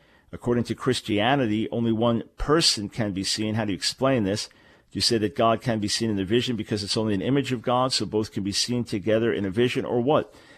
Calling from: Pakistan; from Pakistan, currently studying in Germany.

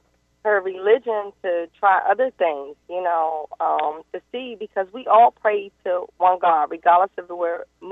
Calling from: Washington, District of Columbia, United States; from Washington, D.C.

